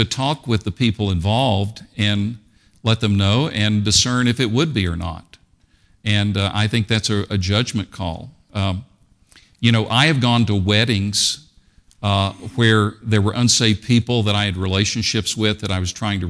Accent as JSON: {"language": "English", "region": "Tennessee", "country": "United States", "tie": "born or raised there", "said": "I grew up in East Tennessee. And as a child, I loved bluegrass."}